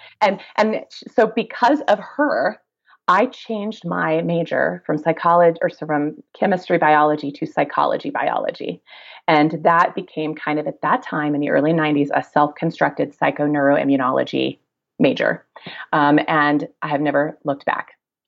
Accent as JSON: {"language": "English", "region": "Kansas", "country": "United States", "said": "I'm a kid from Kansas originally, where evolution is not allowed to be taught in the school system for years and years"}